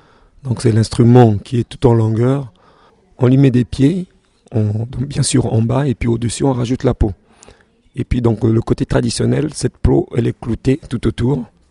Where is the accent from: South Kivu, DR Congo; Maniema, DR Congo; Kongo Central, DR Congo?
Kongo Central, DR Congo; Donc nous on est donc de Bas-Congo, nous c'est les Lari. Les Lari, donc c'est vraiment dans le sud de Bas-Congo, on est vraiment près de Brazzaville, de la capitale.